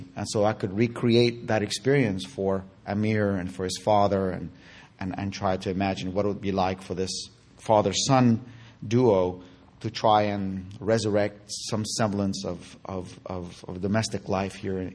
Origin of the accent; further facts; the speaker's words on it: Kabul, Afghanistan; I grew up in Kabul in the 70s.